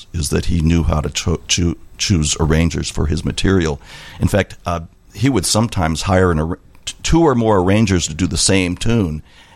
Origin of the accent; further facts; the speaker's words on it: Chicago, Illinois, United States; And so I grew up in the Chicago area. I went to Homewood Flossmoor High School, and which had a great music program